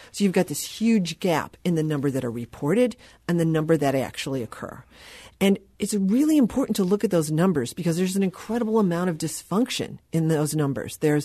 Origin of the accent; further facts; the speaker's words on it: St. Louis, Missouri, United States; And it's so good to be in my hometown and see that, you know, the public radio station, television, and the Beacon are all working together.